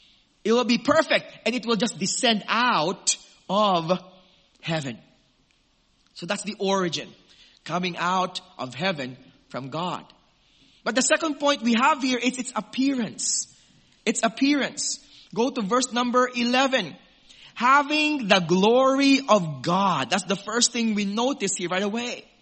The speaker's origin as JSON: {"language": "English", "country": "Philippines", "lives_now": "Australia", "said": "because as a Filipino, I only see in pictures and videos."}